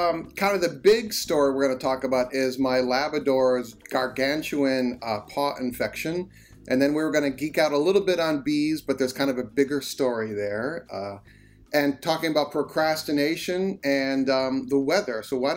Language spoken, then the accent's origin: English; Midwest, United States; because I grew up in the Midwest, and when those things went off, that was pre-cell phone when I was a kid.